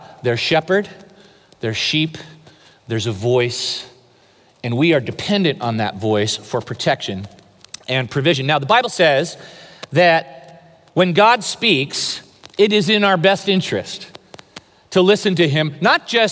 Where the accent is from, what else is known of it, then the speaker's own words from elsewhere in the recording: California, United States; I know that that's heresy in Southern California to say that, but I'm originally from the Bay Area.